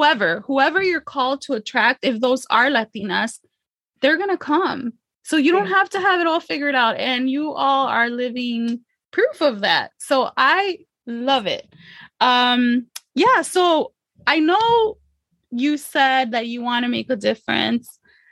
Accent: United States; just speaking as Mexican American, as a Chicana

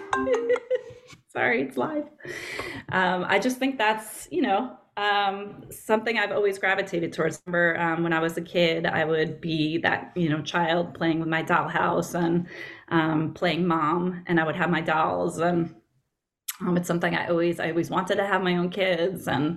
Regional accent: Long Island, New York, United States; born there; I was born on Long Island in New York, and I would say I've always been interested in writing and a writer.

